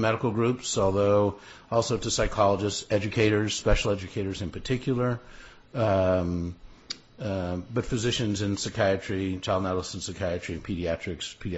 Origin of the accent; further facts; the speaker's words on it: Louisiana, United States; I'm from Louisiana, so occasionally go back home and help out there.